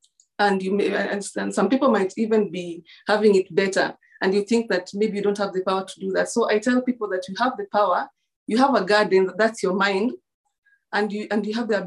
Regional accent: Kisii, Nyanza, Kenya; born there; I was born in Kisii. Kisii is in Nyanza province. So we have like 44 tribes, and my dad is a Kisii from like Western Kenya, and my mom is actually from Tanzania, the neighboring country.

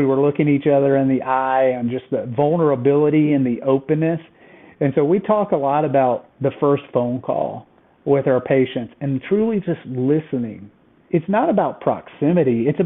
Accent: Kentucky, United States; Got married very young. I'm from Kentucky. It's allowed there.

